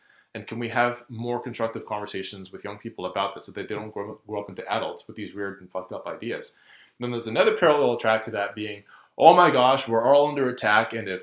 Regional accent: Toronto, Ontario, Canada; I know what it's like growing up in a community like, you know, where I grew up in Rexdale

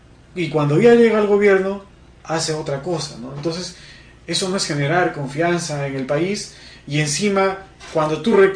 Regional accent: Cajamarca, Peru; Nosotros, los cajamarquinos, creemos que nos merecemos respeto y también somos peruanos, ¿no?

